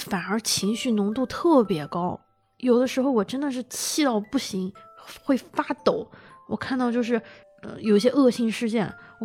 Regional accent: China

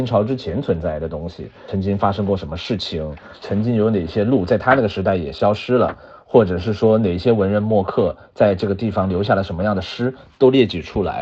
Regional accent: Nanchang, Jiangxi, China; 我最想推荐和让我印象最深刻的其实就是关于我家乡的。

